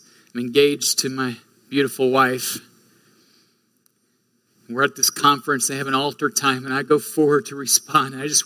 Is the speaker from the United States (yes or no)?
yes; Illinois, United States; I'd never seen UVA. I grew up in Illinois.